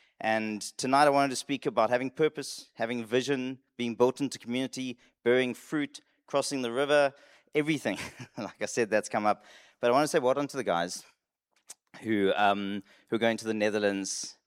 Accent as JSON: {"language": "English", "country": "United Kingdom", "said": "And my friend and I said, yes, we're British."}